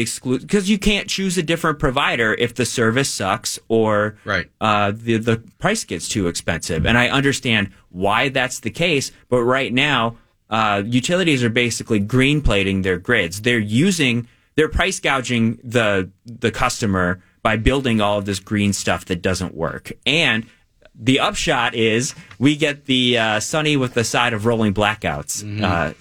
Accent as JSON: {"language": "English", "region": "Wisconsin", "country": "United States", "said": "I'm from Wisconsin. I have no dog in the hockey hunt, right?"}